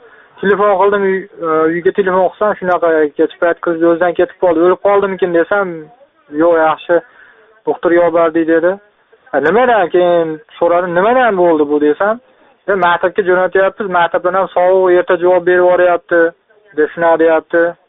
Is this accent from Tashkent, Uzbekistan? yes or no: no; Andijan, Andijan Region, Uzbekistan; Men Andijondan, Andijon, Farg'ona vodiysi, Andijon viloyatidanman desam.